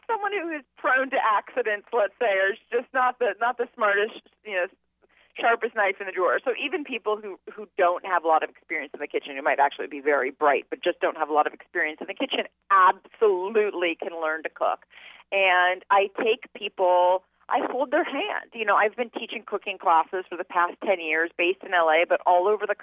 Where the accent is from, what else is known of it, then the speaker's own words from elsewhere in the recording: Los Angeles, California, United States; Like, I grew up in Los Angeles